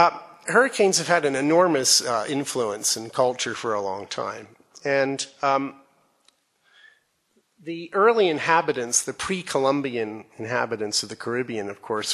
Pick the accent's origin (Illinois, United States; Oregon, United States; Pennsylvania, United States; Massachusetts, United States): Massachusetts, United States; Boston; which happens to be hanging in the museum in my hometown, Boston, the Museum of Fine Arts